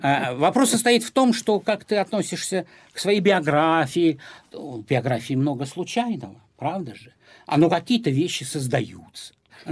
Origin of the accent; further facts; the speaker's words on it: Usikirkko, Leningrad Oblast, Russia; Это как раз деревня Усикирка финская, да, расшифровывается как «Новая церковь» на Карельском перешейке